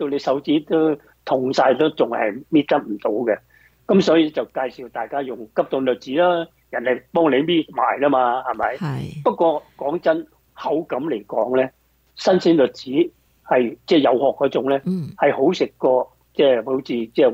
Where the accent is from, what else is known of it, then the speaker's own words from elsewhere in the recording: Guangdong, China; 我哋广东人咧就会食呢个汤圆